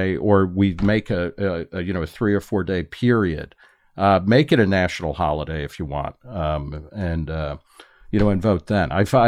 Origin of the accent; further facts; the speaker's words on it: United States; I grew up in America not only with junior highs, but in my hometown, there was a junior high that had a shooting range in the basement.